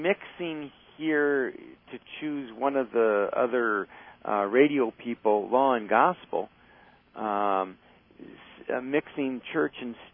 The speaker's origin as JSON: {"language": "English", "town": "Wausau", "region": "Wisconsin", "country": "United States", "tie": "born or raised there", "said": "there's a similar case going on in my hometown of Wausau, Wisconsin."}